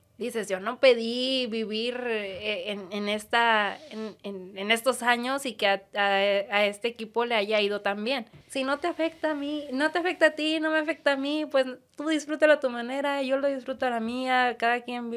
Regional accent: Monterrey, Nuevo León, Mexico; los que somos de aquí de Monterrey sabemos la época tan difícil que se vivió en el 2009, 2010

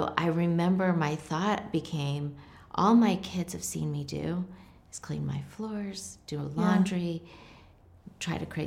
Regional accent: Provo, Utah, United States; I grew up here.

